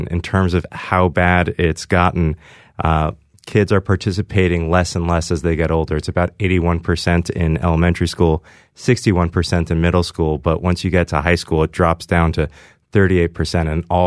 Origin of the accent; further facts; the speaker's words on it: New York, United States; I grew up on the Upper East Side, and I went to a public school, the Bronx High School of Science